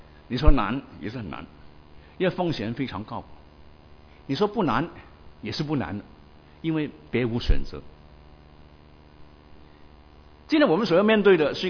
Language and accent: Chinese; China; also born or lived in Beijing / Guangzhou; 我们大部分都从国内来的，我也是从国内来的。我曾经在北京住过一段时间，有差不多4年的时间，也在广州待了差不多3年多的时间。